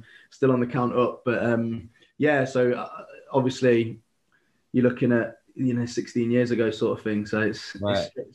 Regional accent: Loughborough, East Midlands, United Kingdom; So I'm from Loughborough originally

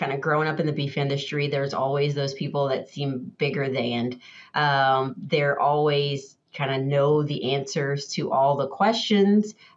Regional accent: Louisiana, United States; So I grew up in South Louisiana. So between Baton Rouge and New Orleans, I went to LSU.

